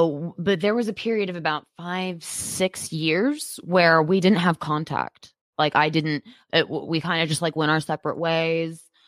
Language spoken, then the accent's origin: English; Chicago, Illinois, United States; also born or lived in Texas; I was born in Texas, but my home is Chicago. That's my home. That's the place that I consider to be my hometown.